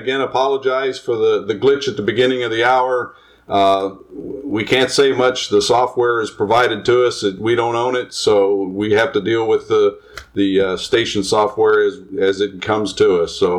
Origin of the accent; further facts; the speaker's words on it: Northern US, United States; born there; also born or lived in Southern US; I have worked in the South quite a bit of my life. I was born in the North, but I've worked a lot of time in the South